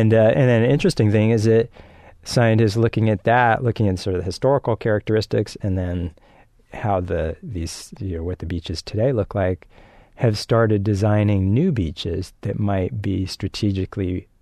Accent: California, United States; If we grew up in California, I have grown up here since I was 9, but I don't have grandparents and, you know, great-grandparents who told me about the history of the landscape.

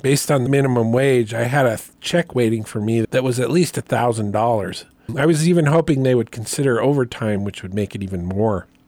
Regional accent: the West, United States; this is where I often find myself thinking about the positives about growing up in the West.

